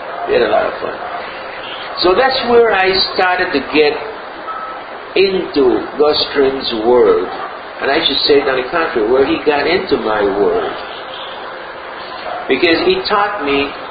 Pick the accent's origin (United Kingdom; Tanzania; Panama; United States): Panama; Colón; I came over from Panama, from Cologne to Panama every day. I had to commute.